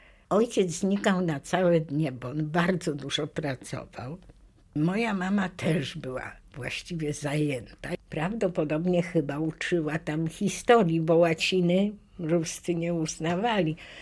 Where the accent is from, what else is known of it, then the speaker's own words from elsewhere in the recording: Warsaw, Masovian Voivodeship, Poland; also born or lived in Łódź; Więc ja się urodziłam w Łodzi i oczywiście jak tylko rodzice mogli tutaj dostać mieszkanie, to zamieszkałam z rodzicami w Warszawie. W każdym razie przed wojną już byłam dzieckiem Warszawy.